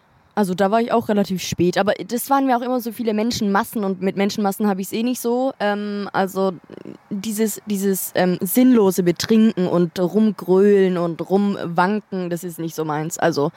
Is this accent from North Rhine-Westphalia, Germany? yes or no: no; Baden-Württemberg, Germany; Ich komme aus der Nähe von Stuttgart.